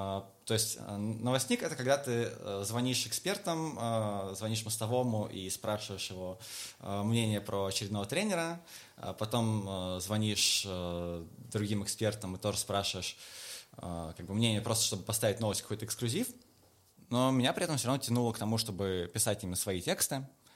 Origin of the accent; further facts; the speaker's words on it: Moscow Oblast, Russia; я сам из Московской области.